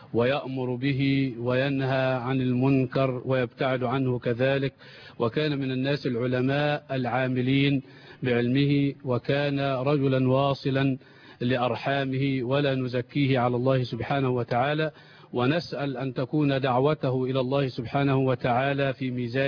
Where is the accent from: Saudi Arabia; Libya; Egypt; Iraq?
Egypt; Al-Qurayn, Sharqia Governorate; وشرفتمونا في بلدتنا القرين.